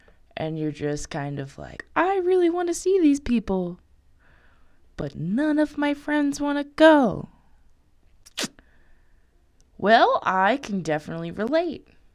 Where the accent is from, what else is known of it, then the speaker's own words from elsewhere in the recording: Colorado, United States; But I'm from Colorado, so I know how to prepare for every season